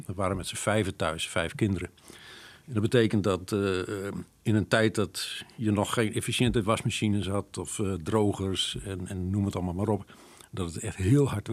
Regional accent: Leeuwarden, Friesland, Netherlands; also born or lived in Zutphen; Dus als mensen vragen van waar kom je vandaan, dan zeg ik toch eerder Leeuwarden dan Zutphen.

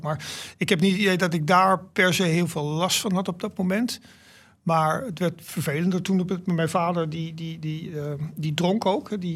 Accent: Stadskanaal, Groningen, Netherlands; born or raised there; also born or lived in Rotterdam

